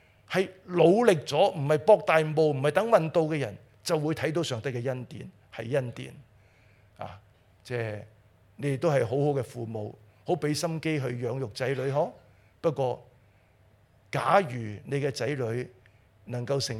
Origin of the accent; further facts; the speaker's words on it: Hong Kong; 都告诉我们香港人，就是你饮饮食食都会带给我们快乐